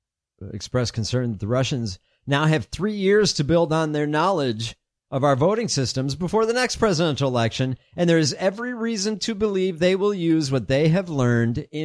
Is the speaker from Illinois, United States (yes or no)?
yes; Illinois, United States; In July 2016, in Illinois, my home state.